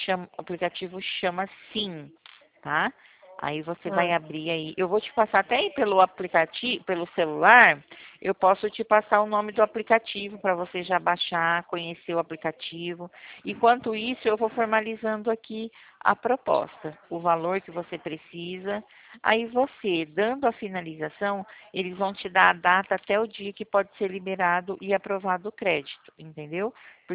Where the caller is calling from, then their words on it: Ribeirão Preto, São Paulo, Brazil; Eu falo aqui de Ribeirão Preto, estado de São Paulo.